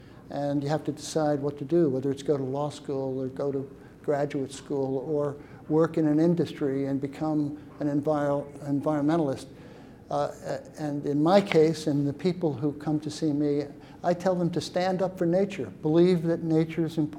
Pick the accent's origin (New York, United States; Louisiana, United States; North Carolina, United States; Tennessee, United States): New York, United States; but I grew up in the Catskills on a farm.